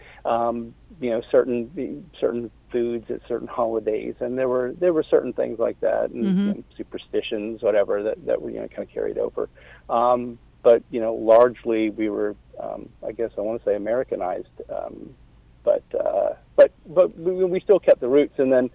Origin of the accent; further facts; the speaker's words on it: Atlanta, Georgia, United States; I grew up in Atlanta, not... my name didn't blend.